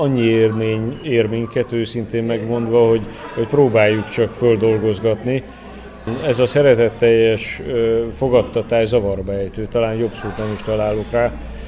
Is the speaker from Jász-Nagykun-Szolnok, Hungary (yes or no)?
no; Sopron, Győr-Moson-Sopron, Hungary; born there; én magam Sopronban születtem, a leghűségesebb város polgáraként